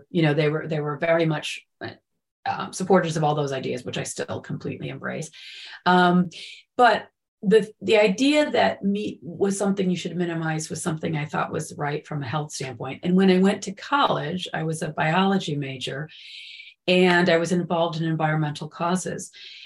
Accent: Michigan, United States; I grew up in Michigan, and we used to spend a lot of time on the farms in the local area, in the region, picking our own fruit.

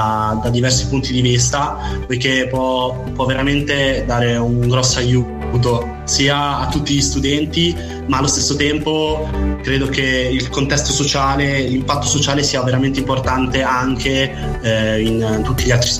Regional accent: Carpi, Emilia-Romagna, Italy; now in Milan, Italy; essermi qui trasferito a Milano, perché io vengo da Modena, da Carpi, in provincia di Modena.

